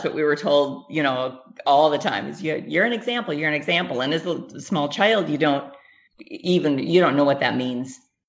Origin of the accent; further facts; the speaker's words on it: St. Louis, Missouri, United States; born there; I am 52 years old. I was born in St. Louis, Missouri.